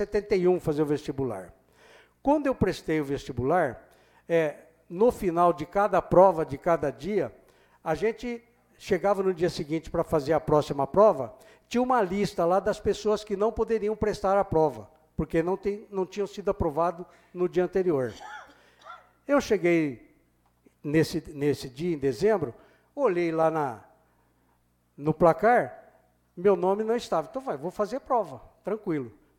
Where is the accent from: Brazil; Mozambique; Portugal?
Brazil; Ribeirão Preto, São Paulo; now in Jabuticabal, Brazil; tem muito mais anos de Jabuticabal do que na terra onde nascemos. Eu também sou ribeirão-pretano. Como ribeirão-pretano, desde 9 anos de idade